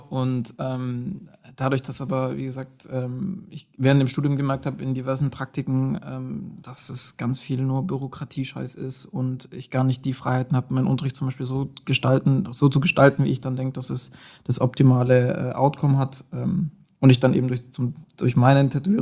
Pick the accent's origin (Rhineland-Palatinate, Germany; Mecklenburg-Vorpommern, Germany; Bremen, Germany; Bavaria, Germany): Bavaria, Germany; Nördlingen; now in Nuremberg, Germany; komme aus Nördlingen, also gebürtiger Schwabe, ne? Schaffer, Häuslebauer und so, wohne jetzt aber seit 7 Jahren in Nürnberg